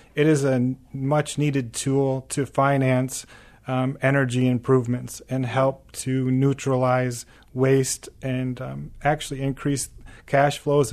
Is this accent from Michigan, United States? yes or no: yes; Michigan, United States; I'm born and raised in West Michigan.